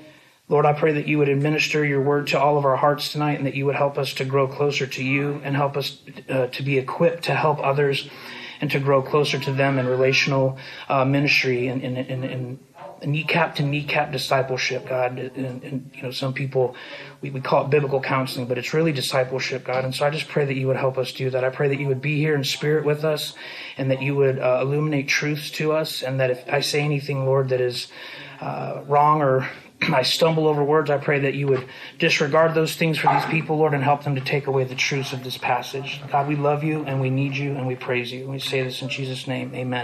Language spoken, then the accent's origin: English; California, United States; I am from California. I'm a retired Marine.